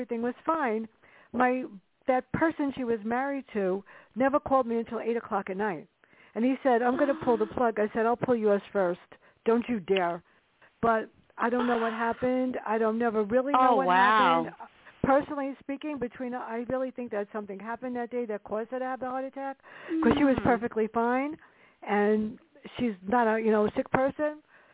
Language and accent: English; Bronx, New York, United States; And I wrote two stories growing up in the Bronx.